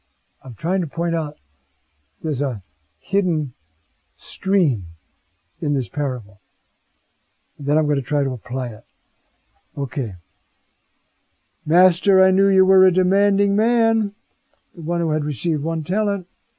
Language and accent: English; New York, United States; Now, I'm a New Yorker. We do that more easily than other parts of the country.